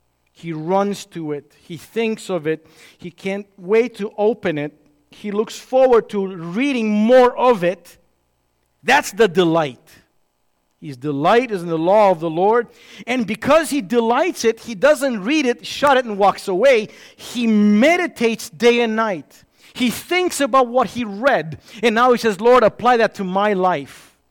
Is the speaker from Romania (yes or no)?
yes; Romania; English is a second language; now in Chicago, United States; Whether it's the accent, where you from? Chicago. No. Where are you really from? Romania. Okay. They know because it's been imprinted in me.